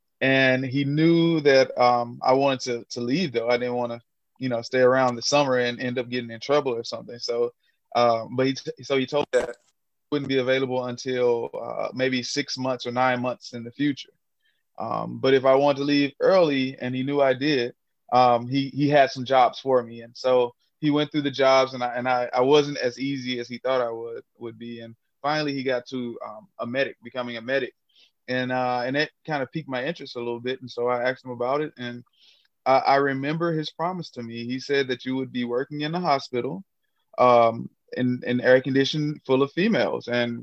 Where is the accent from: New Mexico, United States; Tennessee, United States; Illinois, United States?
Tennessee, United States; Memphis; I grew up in Memphis, Tennessee.